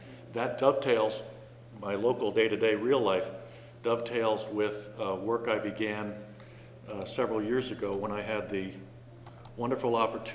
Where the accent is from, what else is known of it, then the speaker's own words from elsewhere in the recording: Philadelphia, Pennsylvania, United States; I'm a podiatrist from Philadelphia. I practice up at Roxborough Hospital.